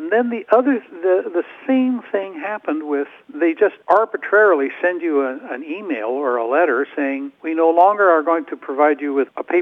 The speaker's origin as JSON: {"language": "English", "town": "Deep River", "region": "Ontario", "country": "Canada", "said": "Pamela and I are both retired Algonquin College profs from Ottawa, and I'm originally from Deep River. So I'm related to all the … in the valley, both sides of the river. My grandmother came from Shawville"}